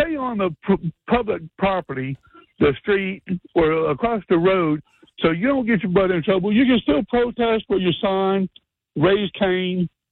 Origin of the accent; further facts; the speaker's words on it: Pittsburgh, Pennsylvania, United States; born there; now in Winston-Salem, United States; No, I was born in Pennsylvania, Pittsburgh, Pennsylvania. I got family up in Newark.